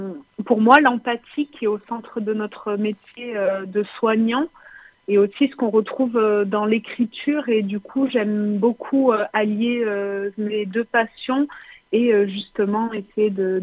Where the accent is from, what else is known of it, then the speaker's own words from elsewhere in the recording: France; born there; also born or lived in Syria; moi, je suis née en France, mais on allait passer tous nos étés en Syrie avec mes parents.